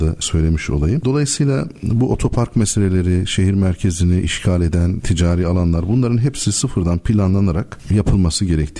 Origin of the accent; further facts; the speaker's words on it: Elazığ, Turkey; Ben Elazığlıyım.